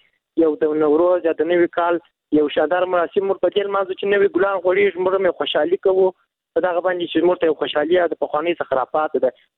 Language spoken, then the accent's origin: Pashto; Kandahar, Afghanistan; له کندهار ولایت څخه یو تن محصول یم.